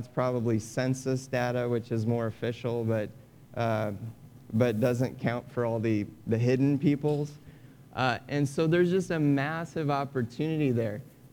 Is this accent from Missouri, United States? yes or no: yes; Kansas City, Missouri, United States; some of the kids that I grew up with here in Kansas City